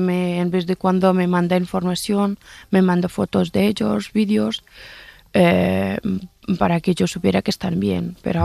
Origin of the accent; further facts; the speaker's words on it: Afghanistan; now in Spain; con una bandera de mi país, salí de Afganistán, sí, en unos vuelos de evacuación por Ministerio de Defensa. Y llegué a España